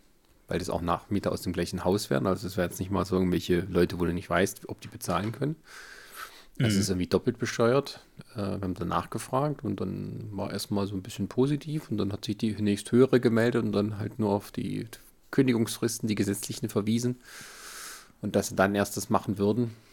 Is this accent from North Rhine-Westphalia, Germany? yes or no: no; Baden-Württemberg, Germany; weil ich komme aus dem Westen, also ich habe zwar Familie, die kommt aus Leipzig zum Teil, aber also der Hauptteil ist halt im Westen, in der Nähe von Stuttgart.